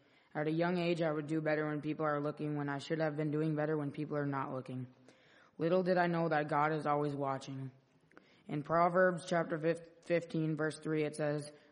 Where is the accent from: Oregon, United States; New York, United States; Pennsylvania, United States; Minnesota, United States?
Minnesota, United States; Bemidji; born there; This is my faith statement. I was born in Bemidji, and I have grown in my faith as a member of Calvary Lutheran Church. I come from a strong Christian family going back for many generations.